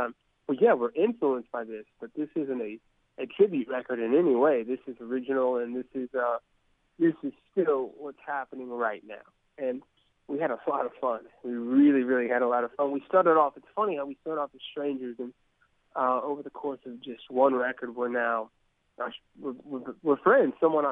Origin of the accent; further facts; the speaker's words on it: Huntington, West Virginia, United States; No, I was born and raised in Huntington. I've spent a lot of time in Huntington.